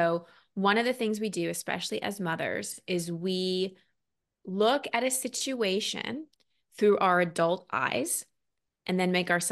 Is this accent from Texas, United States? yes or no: yes; Dallas, Texas, United States; also born or lived in Wisconsin; Number one, when I was three, we moved to Dallas from Wisconsin.